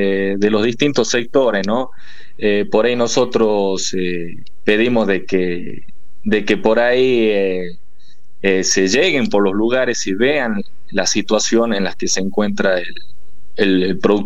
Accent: Santa María, Catamarca, Argentina; Yo soy de Santa María, provincia de Catamarca.

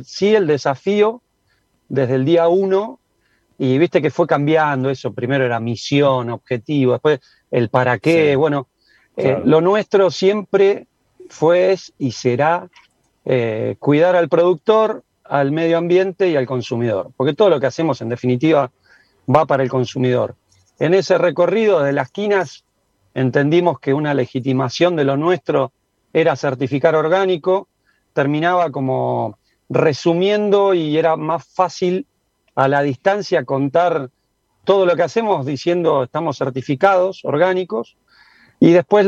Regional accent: General Las Heras, Buenos Aires Province, Argentina; Desde el lugar de donde soy, General Las Heras, siendo un productor y elaborador

